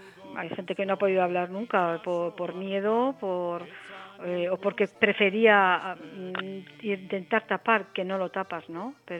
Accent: Navarre, Spain; yo soy navarra, en Navarra no se vivió un frente de guerra, ¿no? Mi familia, mis antepasados no vivieron la guerra

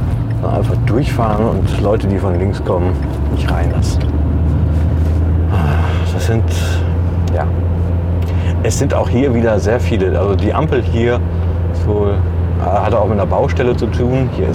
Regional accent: North Rhine-Westphalia, Germany; Ja, ich bin ja Westfale, ich kenne mich hier in Düsseldorf nicht aus.

